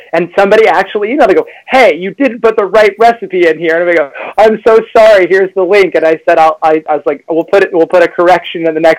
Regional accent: Kansas City, United States; I think it's valuable that we're both from Kansas City in a way, because Kansas City, I think, likes to incorporate a lot of different styles and ideas.

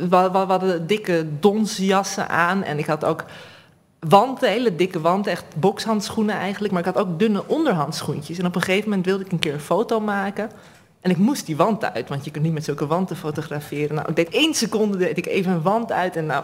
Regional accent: Heemstede, North Holland, Netherlands; Ik ben opgegroeid in Heemstede.

